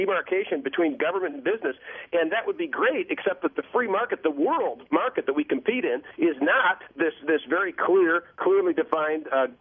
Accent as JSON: {"language": "English", "country": "United States", "said": "But look, I really am speaking as an American here."}